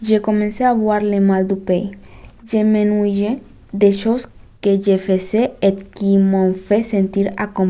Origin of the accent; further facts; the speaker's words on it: Panama; Attention, je viens du Panama.